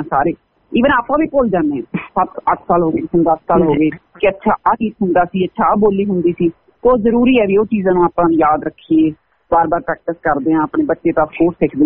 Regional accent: Bathinda, Punjab, India; ਮੈਂ ਬਠਿੰਡੇ, ਮੇਰੇ ਪੇਕੇ ਨੇ, ਤੇ ਮਤਲਬ ਮੈਂ ਪਿੰਡ ਵਿੱਚ ਵੱਡੀ ਪਲੀ ਹਾਂ, ਮੈਂ ਪਲੱਸ ਟੂ ਤੱਕ ਪਿੰਡ ਦੇ ਸਕੂਲ ਚ ਪੜ੍ਹੀ ਹੋਈ ਹਾਂ

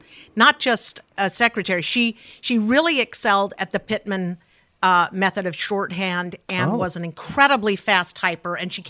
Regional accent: Salt Lake City, Utah, United States; I grew up in Salt Lake City

